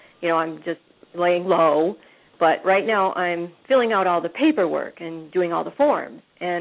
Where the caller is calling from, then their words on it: Michigan, United States; I'm calling from Michigan.